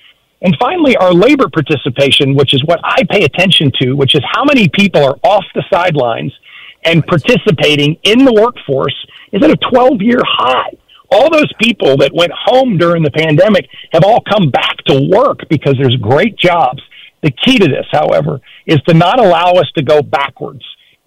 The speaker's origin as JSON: {"language": "English", "town": "Hampton Roads", "region": "Virginia", "country": "United States", "tie": "born or raised there", "said": "I grew up in Hampton Roads, and I might be a little older than Allen Iverson"}